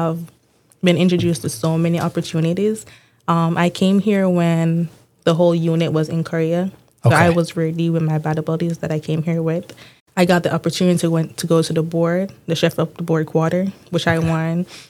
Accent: Jamaica; now in United States; So I'm originally from Jamaica, migrated to the U.S. in 2021. I lived in California and then decided to enlist in the Army.

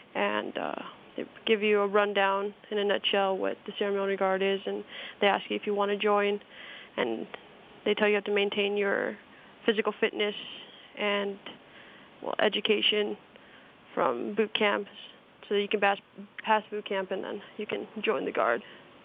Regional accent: Chicago, Illinois, United States; I grew up in Chicago. However, I mean, parents being divorced, I lived in both, so... I'm from Illinois.

